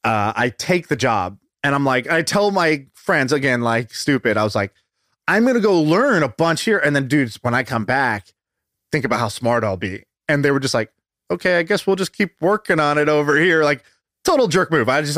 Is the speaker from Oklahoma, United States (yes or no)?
yes; Tulsa, Oklahoma, United States; born there; also born or lived in Denver / Texas / China / Indonesia; I was born in Oklahoma, believe it or not.